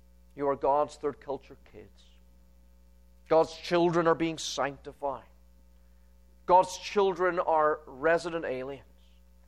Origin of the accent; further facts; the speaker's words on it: Northern Ireland, United Kingdom; whenever I get a chance to meet someone from Northern Ireland over here, there's an immediate bond. My accent comes back very quickly, and I speak like I do at home.